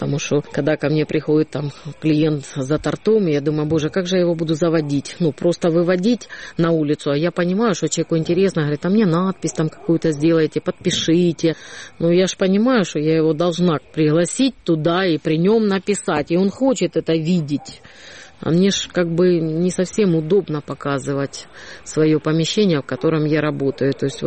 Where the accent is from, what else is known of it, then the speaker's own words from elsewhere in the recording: Odesa, Odesa Oblast, Ukraine; а мы непонятно вообще, как вот одесситы, да.